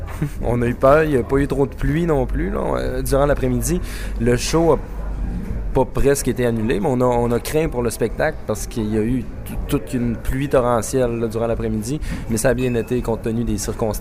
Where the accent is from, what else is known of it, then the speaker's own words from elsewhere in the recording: Quebec, Canada; accent: Saguenay; Aussi une région où il y a un fort accent. Peut-être qu'en France, on s'en rend pas compte, mais présentement, je parle avec un fort accent saguenéen.